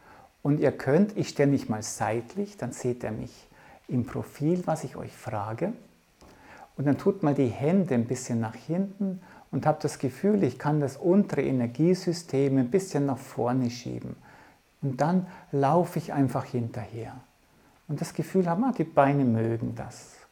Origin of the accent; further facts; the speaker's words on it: Bavaria, Germany; Und ich komme jetzt aus dem Bayerischen, darum ist für mich das R-Sprechen, das sogenannte rollende R, recht einfach.